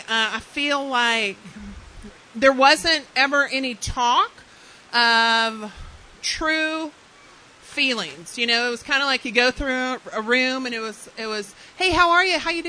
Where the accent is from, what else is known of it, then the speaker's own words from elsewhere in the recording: Midland, Texas, United States; I'm from West Texas. I'm from Midland. Does anybody know Midland?